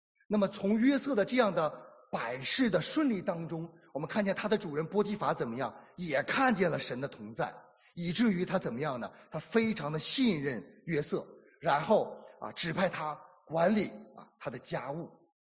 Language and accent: Chinese; China; 我想我们中国人，对我们中国人来讲呢更是我们想要的。